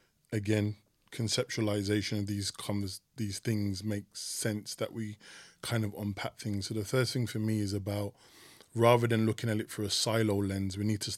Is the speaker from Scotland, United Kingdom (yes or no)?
no; Birmingham, West Midlands, United Kingdom; I'm young, I'm black, but I'm from Birmingham.